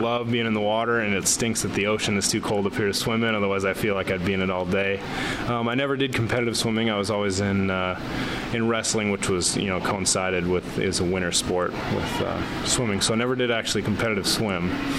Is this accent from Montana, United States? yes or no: yes; Great Falls, Montana, United States; moved away as an adult; also born or lived in Bozeman / Kansas City; Born and raised in Great Falls, Montana. Went to school in Bozeman, Montana. Met my wife there, and then she finished school in Kansas. So the last couple years I've lived in Kansas City area.